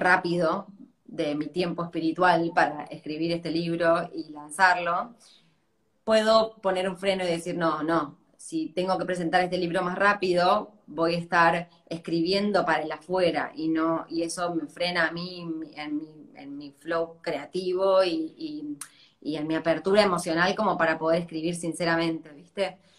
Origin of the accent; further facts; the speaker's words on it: Río Cuarto, Córdoba, Argentina; Soy la tercera de tres hermanas, soy la más chiquita. Me crié en Río Cuarto, muy en la naturaleza, muy libre.